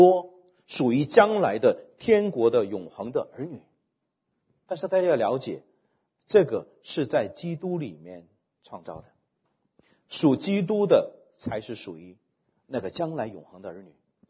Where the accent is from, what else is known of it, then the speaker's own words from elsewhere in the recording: China; 那在这个里面，我们中国背景犯了严重的错误。我们中国人说兄弟是手足，父母孩子是血亲，老婆是外人，是吧？